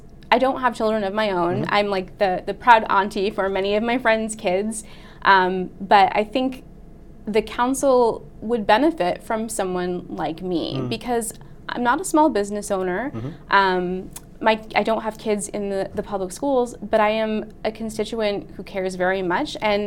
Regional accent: Vermont, United States; now in Quincy, United States; I'm originally from Vermont, and I attended college at the University of Maine, where I majored in music education.

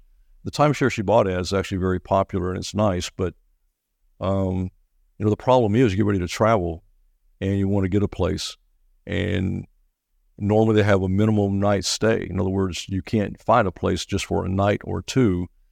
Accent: Nashville, Tennessee, United States; Yeah, you know, I'm a University of Tennessee guy originally, and born and raised in Nashville.

